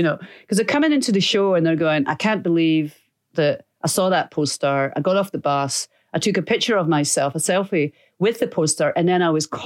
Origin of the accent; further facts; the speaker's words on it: Edinburgh, Scotland, United Kingdom; like the fog, which is where I grew up in Edinburgh. It's everywhere.